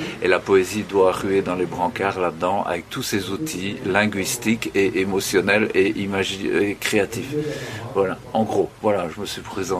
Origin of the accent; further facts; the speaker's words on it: Liège, Wallonia, Belgium; je rentrais en Belgique parce que voilà, je suis né en Belgique, je suis liégeois d'origine.